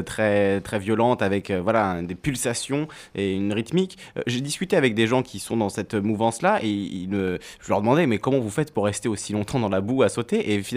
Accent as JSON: {"language": "French", "region": "Corsica", "country": "France", "said": "Moi-même, je suis corse, et en Corse, pour la Saint-Jean, on dresse"}